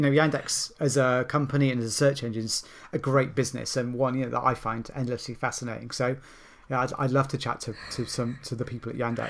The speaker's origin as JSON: {"language": "English", "country": "United Kingdom", "said": "And it's really disconcerting for me as a Brit."}